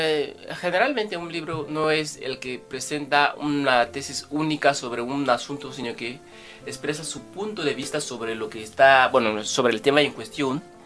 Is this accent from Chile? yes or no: no; Equatorial Guinea; Somos los guineanos los que tenemos que decir que no estamos dispuestos a seguir una senda que no nos ha traído ningún tipo de beneficio.